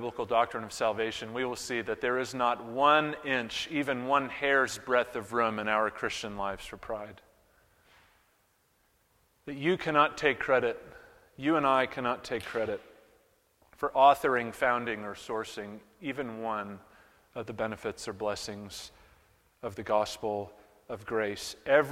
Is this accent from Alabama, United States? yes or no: no; Manchester, New Hampshire, United States; I grew up in New Hampshire, as some of you know, and one of the largest parks in my hometown of Manchester, New Hampshire, is Stark Park.